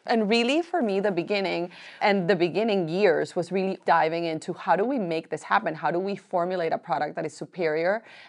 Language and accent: English; Colombia; However, I am from Colombia and Latin women have like a very, a lot of appreciation for their beauty rituals.